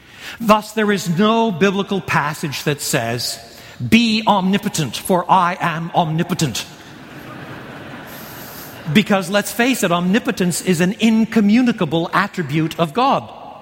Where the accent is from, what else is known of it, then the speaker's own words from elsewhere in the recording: Quebec, Canada; first language fr; English is a second language; I was brought up in French. In French Canada, the French Canadians would speak of la nation du Québec